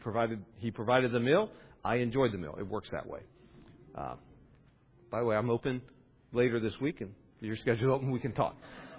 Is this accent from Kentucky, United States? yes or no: no; West Virginia, United States; Part of it's because how I grew up in West Virginia, I did this.